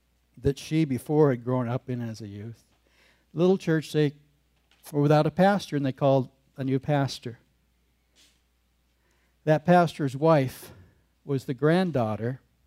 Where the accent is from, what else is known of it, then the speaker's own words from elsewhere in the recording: Hoodsport, Washington, United States; one lady from the town Becky and I grew up in Hood Sport, Washington